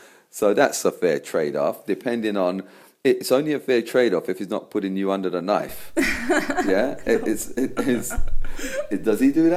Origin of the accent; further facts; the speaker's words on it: London, United Kingdom; born there; I was born in London